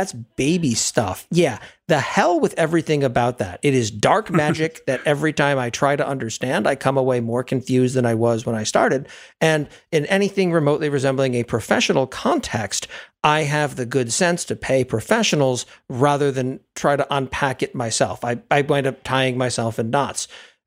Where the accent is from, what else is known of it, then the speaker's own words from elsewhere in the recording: Maine, United States; I grew up in a small town in Maine.